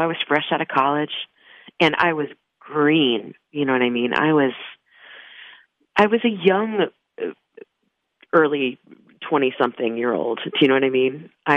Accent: Long Island, New York, United States; moved away as an adult; You know, I grew up on Long Island, you know, so lived in New York until a year ago.

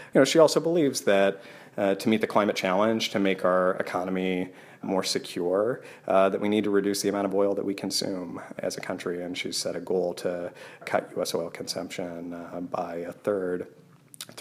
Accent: Wyoming, United States; Yeah, so I grew up in Wyoming, which, is both one of the country's largest energy producers and the country's largest coal producer

